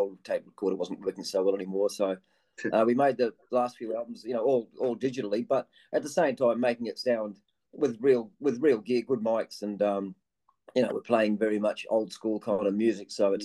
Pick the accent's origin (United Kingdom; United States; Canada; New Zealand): New Zealand; now in Sydney, Australia; I came from New Zealand and lived on the northern beaches of Sydney, went to school up there.